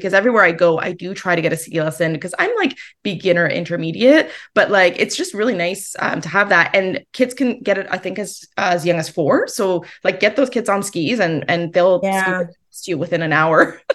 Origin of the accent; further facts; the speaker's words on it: Kitchener-Waterloo, Ontario, Canada; Oh, we can go to my hometown of Kitchener-Waterloo.